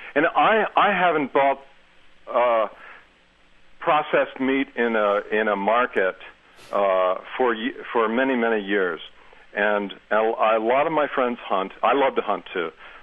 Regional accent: Maryland, United States; I grew up in Maryland shooting ducks on the Chesapeake Bay.

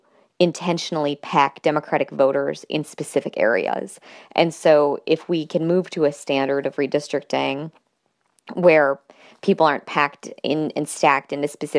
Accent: Missouri, United States; And so here in my home state of Missouri, for example, there's only a handful of districts that are, in fact, competitive.

